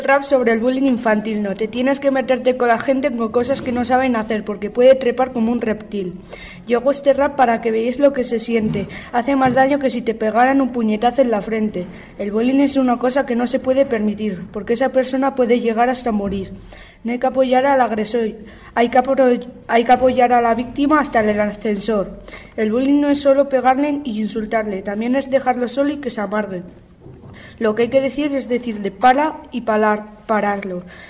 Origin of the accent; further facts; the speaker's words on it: Nájera, La Rioja, Spain; soy de Nájera, tengo 13 años